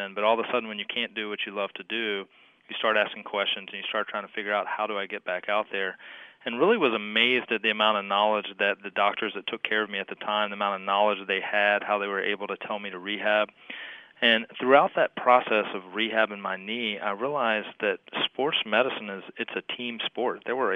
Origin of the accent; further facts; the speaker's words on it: Baton Rouge, Louisiana, United States; I grew up in Baton Rouge and in the South Louisiana area.